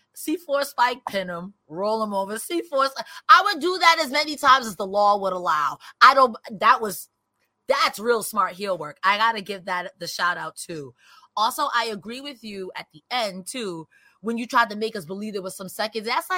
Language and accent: English; United States; Like, as an American, it's a little embarrassing right now.